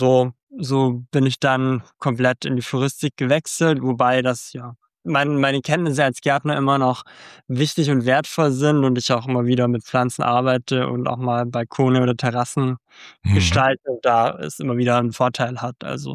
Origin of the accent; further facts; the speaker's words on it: Memmingen, Bavaria, Germany; habe dann eine Stadtgärtnerei, wo ich herkomme, in Memmingen im Allgäu Praktikum gemacht.